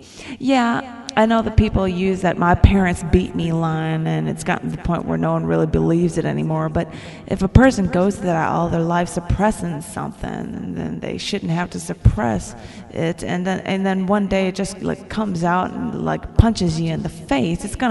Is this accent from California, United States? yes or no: no; New York, United States; I'm actually from New York, but I mean, changing a voice a little just to save me from going to prison, well... I can do that.